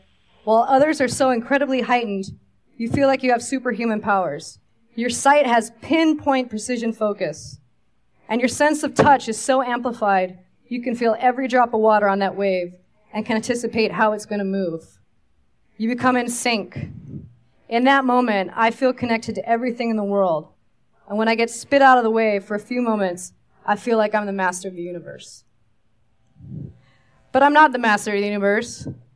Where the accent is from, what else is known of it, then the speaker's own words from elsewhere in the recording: Kauai, Hawaii, United States; Let me tell you where I came from so you can understand my story. I grew up in Kauai with two brothers.